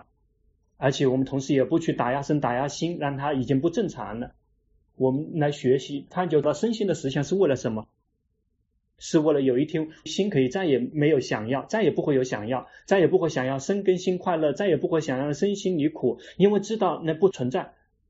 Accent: China; now in Thailand; 我们中国人如果碰到那个刚刚来新来的中国人，给他们解释一下

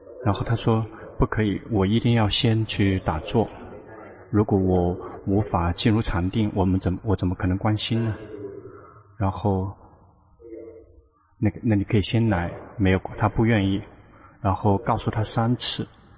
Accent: Thailand; 我们泰国人如果能够把佛法能够弘传到

